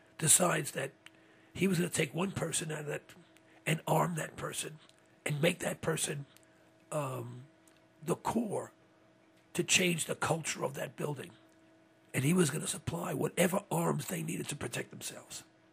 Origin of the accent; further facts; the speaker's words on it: New York City, New York, United States; I come from Harlem, you know, so this is my old area.